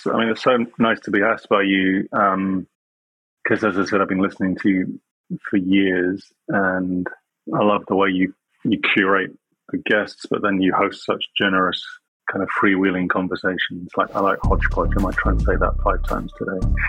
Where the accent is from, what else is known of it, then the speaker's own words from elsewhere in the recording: England, United Kingdom; growing up in England, when I went to school, I'm like 53 years old, so it was like at school in the 80s, I guess, early 80s.